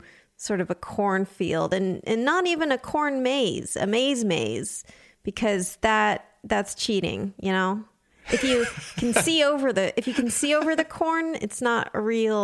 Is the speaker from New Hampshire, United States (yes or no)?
no; California, United States; I grew up in Southern California, so I think our agriculture was not primarily corn.